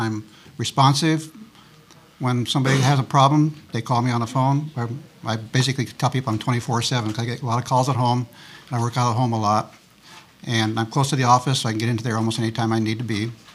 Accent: Washington, United States; I'm born and raised in Kitsap County. After 3 years in the Army, I worked for Puget Sound Energy for 31.5 years

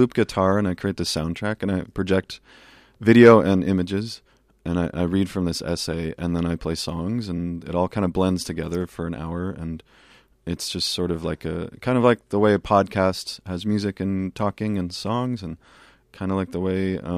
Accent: Sacramento, California, United States; now in Portland, United States; California, Sacramento.

